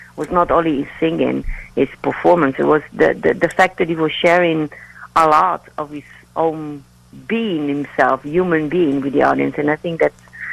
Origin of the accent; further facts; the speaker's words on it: Italy; And if you've been to my show, you know that I tell a lot of my personal stories, me or my family growing up in Italy